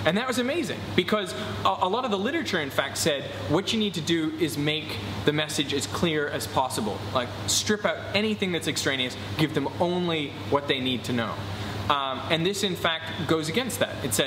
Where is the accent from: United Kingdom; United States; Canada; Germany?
Canada; Vancouver, British Columbia; also born or lived in Melbourne, Australia; now in Australia; Now, in fact, I am Australian. I don't sound it because I was born outside of Melbourne and then I grew up in Vancouver. So, you know, I was essentially Canadian, but I had an Australian passport and I had this tie to this country